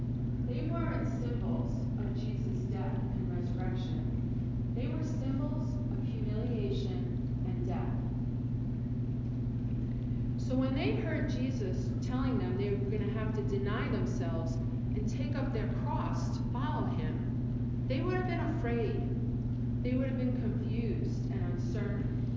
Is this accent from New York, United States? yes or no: yes; Astoria, New York, United States; when I was growing up in Astoria